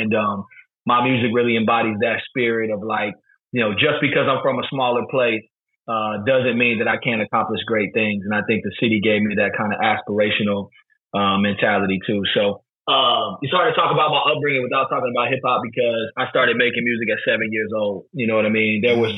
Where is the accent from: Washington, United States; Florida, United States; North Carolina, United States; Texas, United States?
North Carolina, United States; Durham; I was the first of their children to be born back in his hometown of Durham. So, yeah, I mean, you know, growing up in Durham is interesting, man.